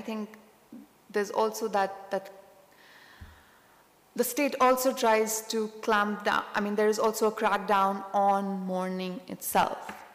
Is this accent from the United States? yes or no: no; Jammu and Kashmir, India; my own growing up in Kashmir.